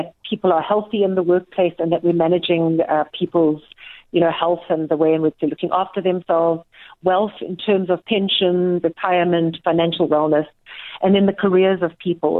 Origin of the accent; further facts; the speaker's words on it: Cape Town, Western Cape, South Africa; I grew up in Cape Town, Nompumalolo